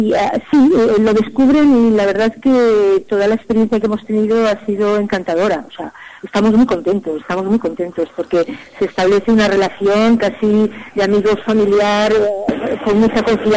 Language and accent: Spanish; Bordalba, Aragon, Spain; porque yo soy de Bordalba, entonces he vivido mi niñez allá, he ido y continuo yendo continuamente, pues para disfrutar.